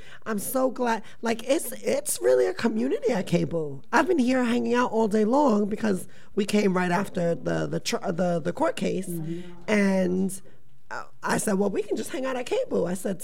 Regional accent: New Jersey, United States; So, you know, I'm not from here. I'm from New Jersey. And I moved here a few years ago

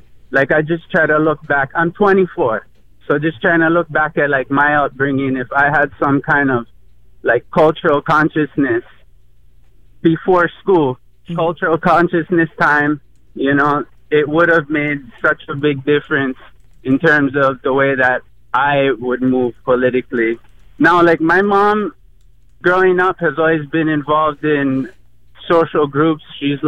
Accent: Hawaii, United States; now in Portland, United States; I'm just calling. I'm actually from Hawaii. I moved to Portland.

